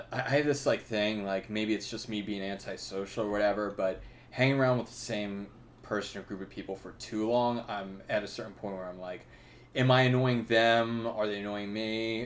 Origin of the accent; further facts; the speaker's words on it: New Jersey, United States; the place I grew up in South Jersey has become the parts of South Jersey that I grew up in have basically become, like, you know, the big hipster places